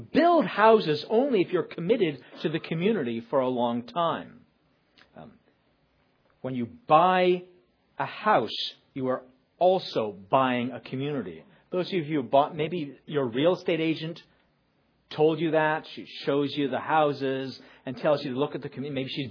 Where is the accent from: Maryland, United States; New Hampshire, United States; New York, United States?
New York, United States; maybe I'm just speaking as a New Yorker, where you can live that way.